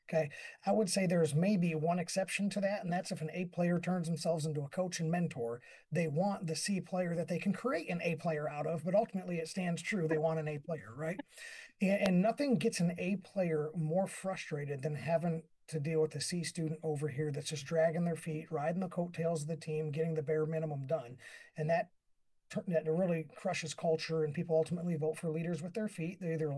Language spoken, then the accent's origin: English; Kentucky, United States; How do I keep maybe my Kentucky culture, my hometown touch, while growing and professionalizing myself